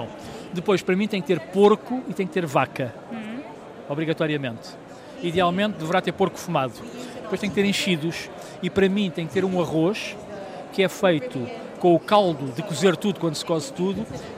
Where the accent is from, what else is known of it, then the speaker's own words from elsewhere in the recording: Lisbon, Portugal; por causa do meu pai, que era lisboeta, eu também sou lisboeta, eu sou um dos poucos lisboetas vivos, nunca ninguém é de Lisboa, eu sou de Lisboa